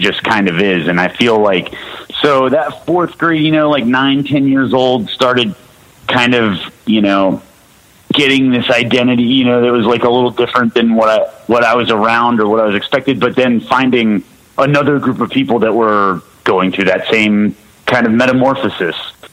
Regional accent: Charlotte, North Carolina, United States; I consider myself a native of North Carolina. I mean, all my formative years were here.

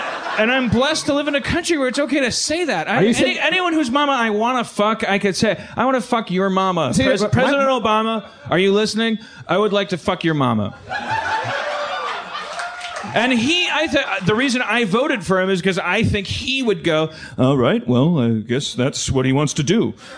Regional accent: Wisconsin, United States; but I feel like I, growing up in Wisconsin, I'm part of some weird like federal machine

